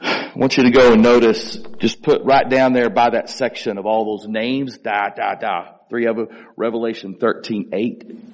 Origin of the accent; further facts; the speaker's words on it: Tulia, Texas, United States; As much as I love my hometown of Tulia, Texas, right?